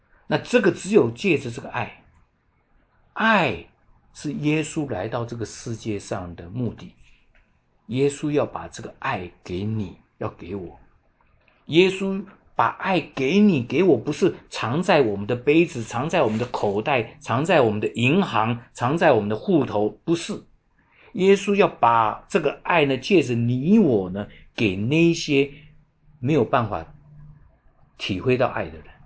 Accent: China; 我们中国人这个民族呢，就是欺善怕恶的民族，我们向来都是这个样子

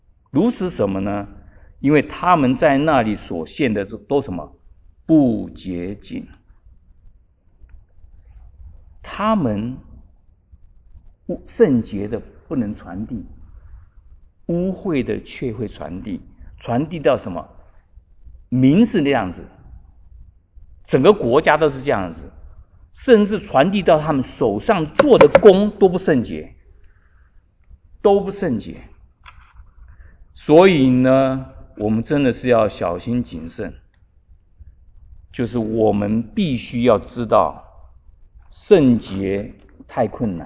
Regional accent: China; 也就是我们中国人说的近朱者什么赤嘛，近墨者黑嘛。

